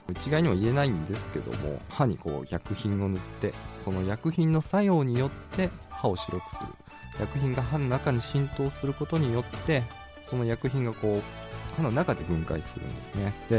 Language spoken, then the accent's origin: Japanese; Tokushima, Japan; moved away as an adult; now in Niigata, Japan; 四国の徳島出身で、大学で新潟来てからそのまんまずっとこっちに、はい、居座ってるような形です。